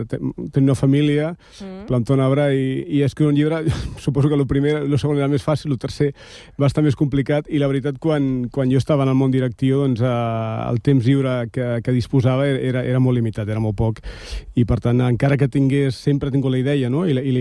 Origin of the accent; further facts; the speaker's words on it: Badalona, Catalonia, Spain; els que som de Badalona sempre ens han passat una mica això